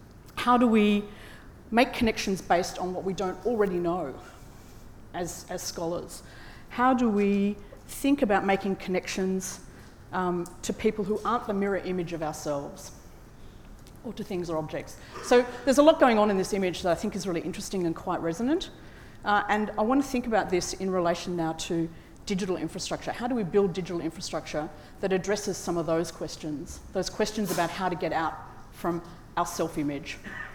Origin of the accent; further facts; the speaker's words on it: Melbourne, Victoria, Australia; I know there's a couple of Australians here, but I came from Melbourne, that's further.